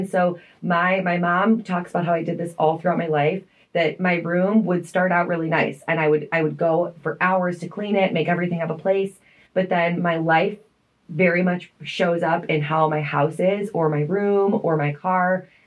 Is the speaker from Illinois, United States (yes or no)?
yes; Chicago, Illinois, United States; I grew up in Chicago.